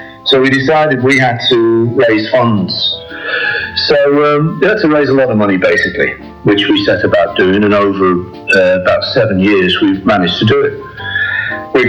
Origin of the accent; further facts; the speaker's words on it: Toxteth, North West England, United Kingdom; because it was my hometown, I talked to a lot of lads that I'd known and stuff from the area, which is now called Toxteth. It used to be called the Dingle.